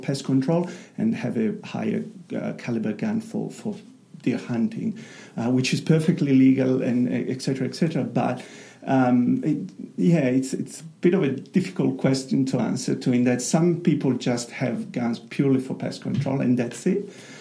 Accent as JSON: {"language": "English", "town": "Parma", "region": "Emilia-Romagna", "country": "Italy", "tie": "born or raised there", "also_born_or_lived": "Milan", "second_language": "English", "said": "I was born in Milan and grew up in Parma"}